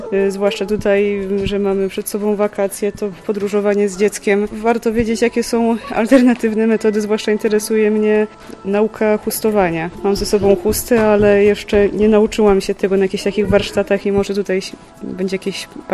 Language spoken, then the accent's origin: Polish; Sieradz, Łódź Voivodeship, Poland; Tak, była dłuższa podróż do mojego rodzinnego miasta, do Sieradza.